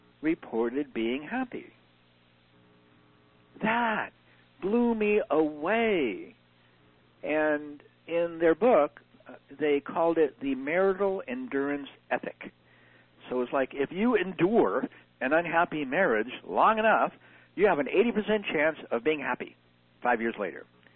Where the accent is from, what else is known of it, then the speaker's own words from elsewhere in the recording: California, United States; because I'm from California and my boys are skateboarders.